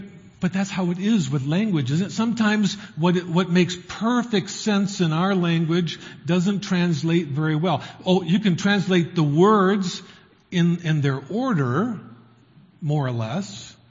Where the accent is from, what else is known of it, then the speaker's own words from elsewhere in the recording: United States; moved away; Okay, I grew up in the States. I'm American originally.